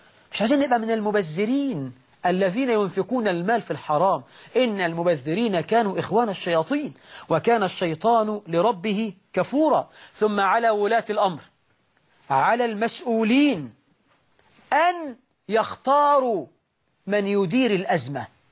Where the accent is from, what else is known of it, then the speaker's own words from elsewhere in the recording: Egypt; وأن يجعل بلدنا مصر وسائر بلاد